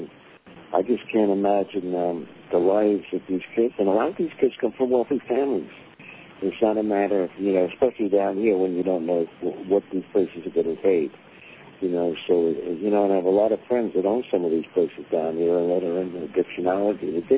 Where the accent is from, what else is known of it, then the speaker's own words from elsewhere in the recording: Brooklyn, New York, United States; And I'm a New York kid. That's right. I'm from Brooklyn.